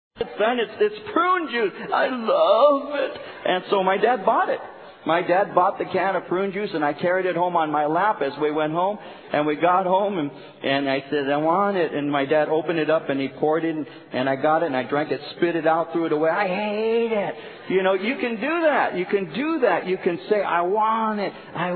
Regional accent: Norwalk, United States; I grew up in Norwalk, and in Norwalk in the 50s, in the early 50s, there were no such things as supermarkets.

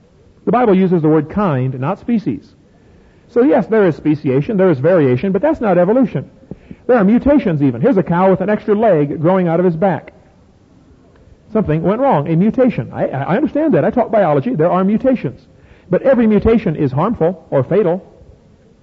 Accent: Illinois, United States; Man, I come from Illinois, corn country.

